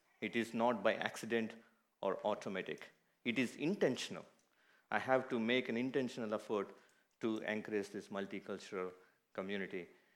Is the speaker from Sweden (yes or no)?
no; India; now in New Zealand; we moved to New Zealand from India in 2006.